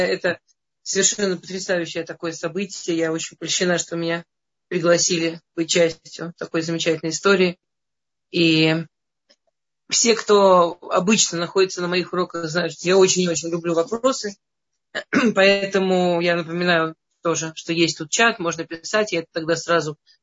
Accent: Moscow, Russia; В Москве, я из Москвы.

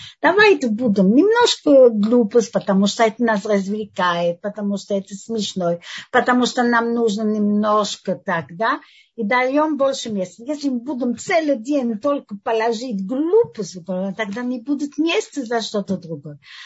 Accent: Russia; Мы придем из России, нам балет, рисование, музей, я не знаю что.

